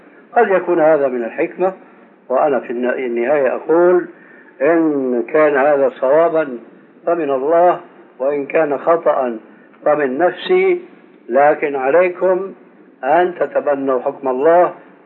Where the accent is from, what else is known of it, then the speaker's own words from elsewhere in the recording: Syria; وهذا كانوا إلى عهد قريب عندنا في سوريا